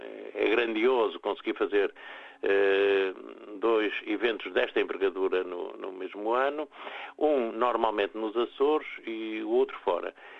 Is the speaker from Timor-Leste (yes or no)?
yes; Timor-Leste; moved away; Eu saí de Timor em 1975, em junho de 75, seis meses antes da invasão indonésia e da neocolonização indonésia.